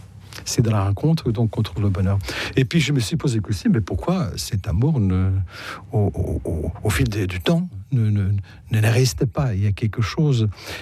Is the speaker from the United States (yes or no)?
no; North Macedonia; moved away as an adult; also born or lived in Skopje; now in France; je suis originaire de la Yougoslavie. Je me définis toujours comme yougoslave parce que je suis né en 1961. Et après avoir fait mes études ici à Skopje, qui est maintenant la capitale de ce qu'on appelle la Macédoine du Nord